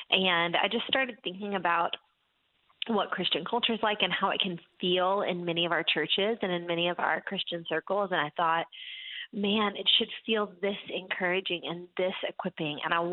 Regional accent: East Coast, United States; I was in LA, I'm from the East Coast, I had to go to the West Coast

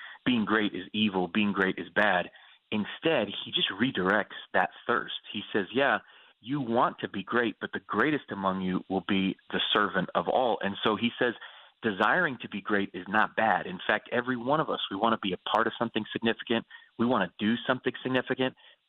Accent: New England, United States; Yeah, you know, for me, I grew up in New England. We were not a, you know, very religious family.

